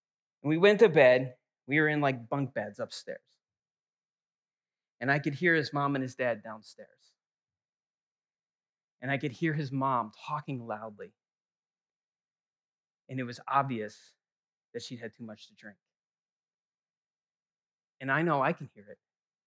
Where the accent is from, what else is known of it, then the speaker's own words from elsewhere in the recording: New England, United States; I grew up in New England, and so we went to games in Boston